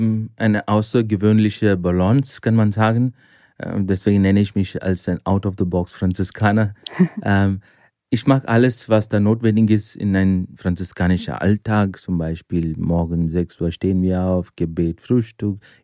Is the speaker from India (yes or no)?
yes; India; born there; German is a second language; Ich bin in Indien geboren, in einer katholischen Familie. Viele wissen nicht, da gibt es Christen seit 1. Jahrhundert in Indien. Und ich bin 44 Jahre alt.